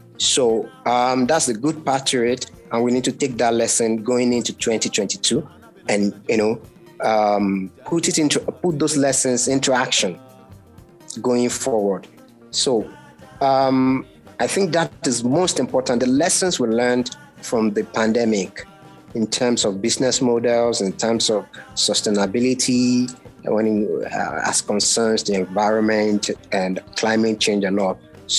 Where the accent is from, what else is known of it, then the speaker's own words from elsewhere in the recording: Nigeria; as a Nigerian living in Lagos, I always have to prefer going all the way to the UK